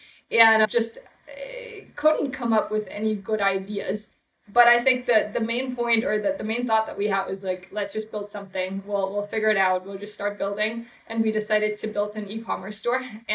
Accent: Germany; So I'm originally from Germany. I honestly have never been to Silicon Valley before until 2014. And I was working at a few different startups in Europe, in Berlin and in Zurich.

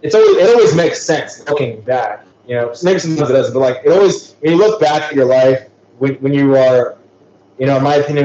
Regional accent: Chicago, Illinois, United States; Living in Chicago as a kid, if someone ripped a hole in time and in space and time

